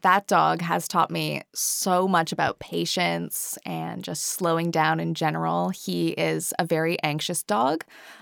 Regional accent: Canada; moved away as an adult; now in London, United Kingdom; I moved to the UK when I was 19 from Canada. So I moved away from my entire family and I kind of started everything new here in the UK.

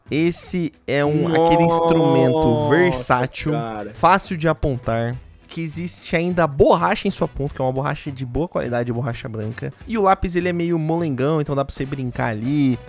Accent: São Paulo, Brazil; sou de Sampa, meu.

